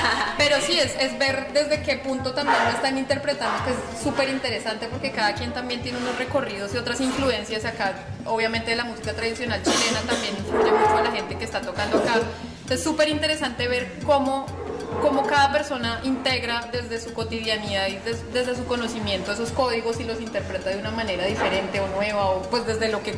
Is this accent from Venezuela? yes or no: no; Bogotá, Colombia; sino somos bogotanas y no sé, a mí personalmente desde la adolescencia me encanta vestirme de negro